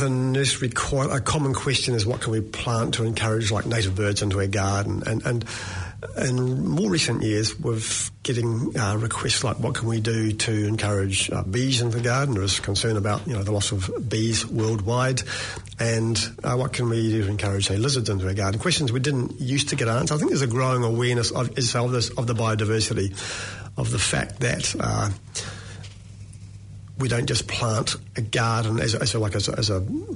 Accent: New Zealand; I am a New Zealander. I've grown up in that New Zealand natural environment.

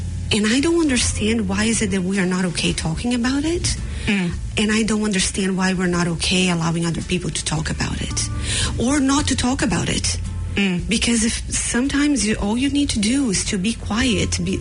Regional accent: Brazil; I'm originally from Brazil, so I'm really far away from all my family.

